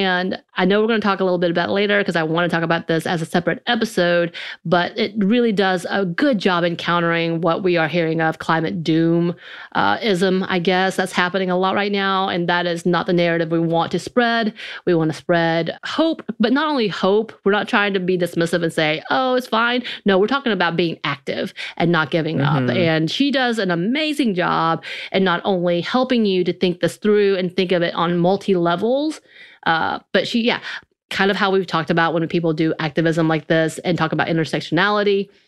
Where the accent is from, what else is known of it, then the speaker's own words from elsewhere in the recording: the South, United States; growing up in the South, in a very country and rural area